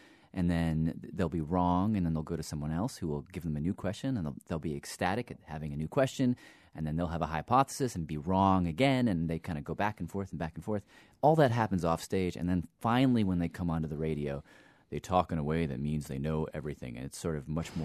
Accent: the South, United States; Hey, I grew up in the South, so I know, you know.

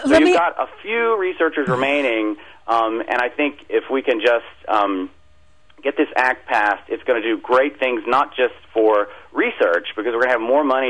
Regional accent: United States; So you can see, as an American, the fact that America uses chimpanzees in a commercial way makes this difficult.

